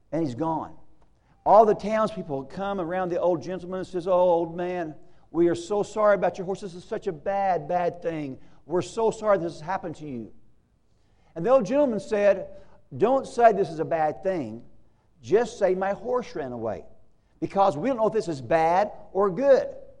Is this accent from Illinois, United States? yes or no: yes; Bone Gap, Illinois, United States; I come from Bone Gap, Illinois, which is the mecca of theological thought here in America.